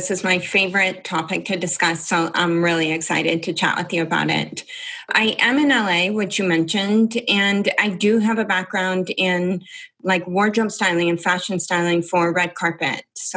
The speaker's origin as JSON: {"language": "English", "town": "Toronto", "region": "Ontario", "country": "Canada", "moved": "yes", "said": "I moved from Toronto in Canada."}